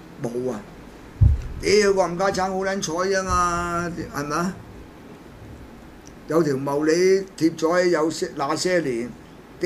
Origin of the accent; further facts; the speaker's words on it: China; 影響了我哋中國人出唔到人才